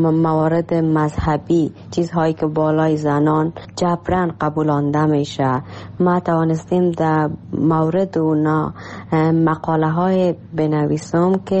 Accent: Afghanistan; born there; moved away; درست است در کشوری که ما تولد شدیم افغانستان است،

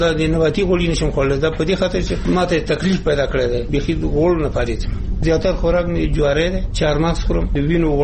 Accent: Nuristan, Afghanistan; now in Kabul, Afghanistan; موږ د نورستان یو چې دلته فردن بعضې شیان په موږ ډېر بد لګېږي

